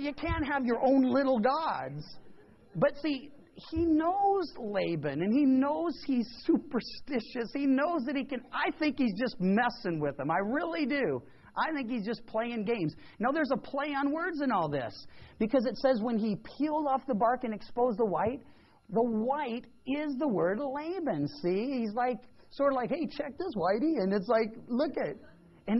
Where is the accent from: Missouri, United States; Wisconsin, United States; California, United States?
Missouri, United States; I was raised in Missouri, and that's the show me state.